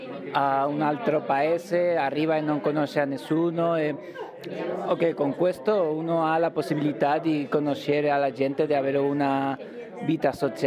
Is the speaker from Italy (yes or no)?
no; Spain; Italian is a second language; sono dalla Spagna e qua lavoro come ricercatore alla SUBSI.